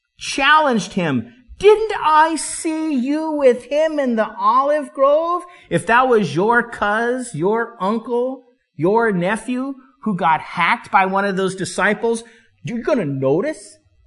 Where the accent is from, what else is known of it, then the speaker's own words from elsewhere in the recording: Colorado, United States; Not that there's not a Midwest accent, because I'm from Colorado. If you're an outsider, you're from Colorado.